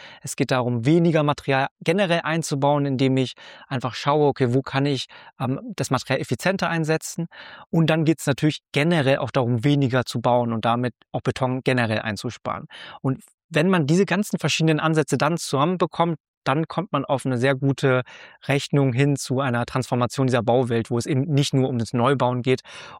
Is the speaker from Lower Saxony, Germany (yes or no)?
yes; Lower Saxony, Germany; Ich komme ja auch aus der Region Hannover, also es ist auch eher eine etwas ländlichere Region.